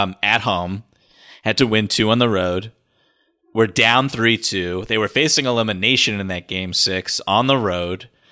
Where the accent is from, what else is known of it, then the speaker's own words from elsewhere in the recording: New York, United States; Sorry, not sorry, Michael, I'm from New York.